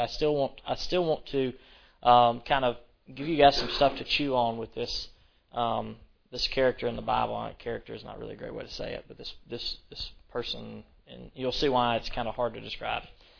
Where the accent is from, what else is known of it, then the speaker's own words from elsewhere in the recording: Rockmart, Georgia, United States; I say Melchizedek. I don't know if it's because I'm from Brockmart or what, but that's how I say it.